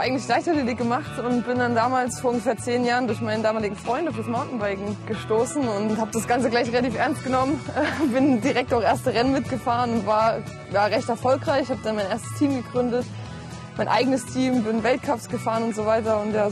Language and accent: German; Saalfeld, Thuringia, Germany; Saalfeld ist meine Heimatstadt, ich bin hier geboren